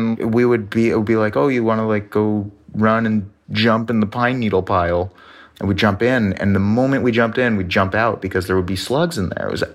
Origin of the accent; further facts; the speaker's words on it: New Hampshire, United States; I grew up in rural New Hampshire.